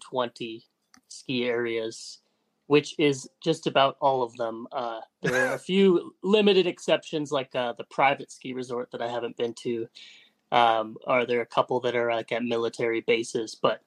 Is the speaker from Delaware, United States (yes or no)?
no; Seattle, Washington, United States; I'm from Seattle, Washington. But I did grow up skiing from a very young age.